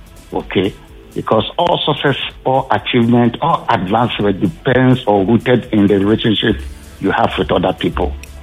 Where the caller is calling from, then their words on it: Ogun, Nigeria; I'm calling from Ogun State.